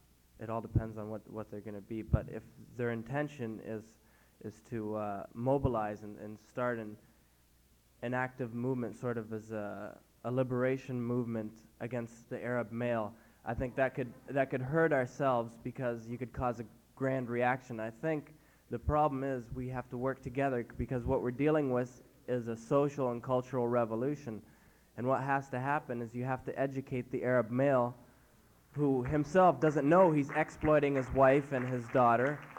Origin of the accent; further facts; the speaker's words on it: Canada; I'm a Canadian Arab.